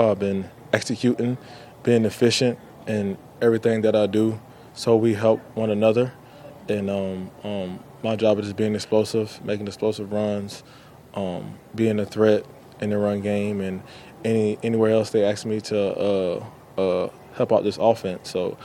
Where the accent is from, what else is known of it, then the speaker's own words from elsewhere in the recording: Florida, United States; with Zay, we're both from Florida, I think it comes easy.